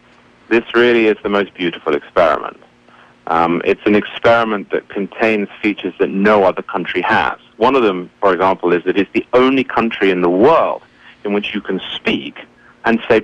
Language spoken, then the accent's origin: English; England, United Kingdom; And I'm from England, not Rwanda, so nor have I.